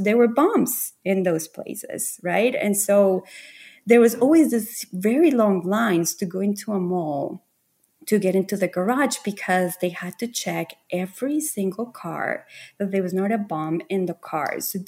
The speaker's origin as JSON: {"language": "English", "region": "Bogotá", "country": "Colombia", "tie": "born or raised there", "second_language": "English", "said": "So I grew up in Bogota in Colombia"}